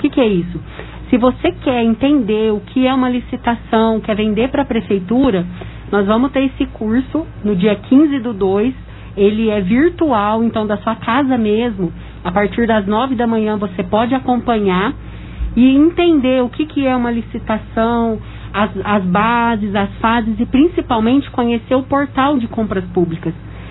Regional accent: Ribeirão Preto, São Paulo, Brazil; eu, por exemplo, que sou lá de Ribeirão Preto

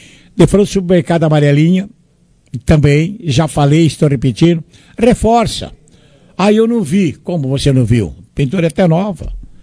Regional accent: Monte Alto, São Paulo, Brazil; Eu nasci em Monte Alto. Amo Monte Alto. Faz 49 anos que moro em Monte Alto. Minha cidade do coração. Parabéns, Monte Alto. Está aí o Monte Altense. Monte Altense de nascimento.

